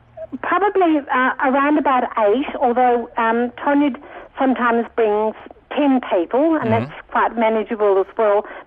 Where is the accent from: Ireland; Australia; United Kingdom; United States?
Australia; being an Australian